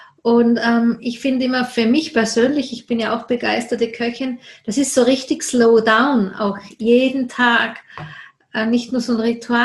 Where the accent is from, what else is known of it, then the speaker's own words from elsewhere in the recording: Austria; aber am Ende bin ich Österreicherin, Europäerin